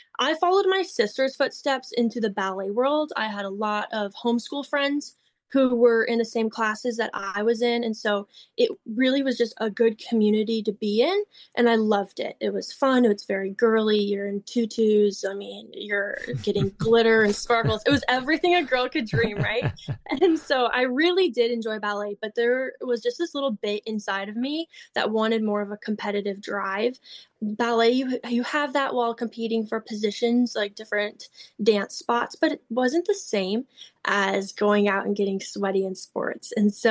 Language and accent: English; Shakopee, Minnesota, United States; I was born and raised out in Shakopee, Minnesota